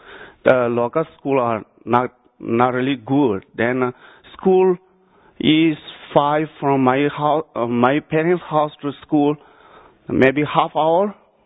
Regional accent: Tibet, China; born there; English is a second language; I was born in Tibet, very close to China. I was born 1972.

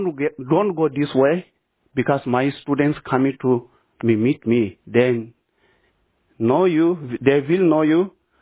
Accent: Tibet, China; English is a second language; Close my hometown, Eastern Tibet, they have very, very famous, knowledgeable, humble one Rinpoche.

